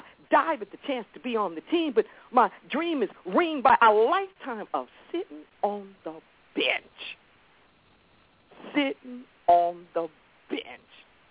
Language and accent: English; Los Angeles, California, United States; You know, I'm from the Crenshaw district of Los Angeles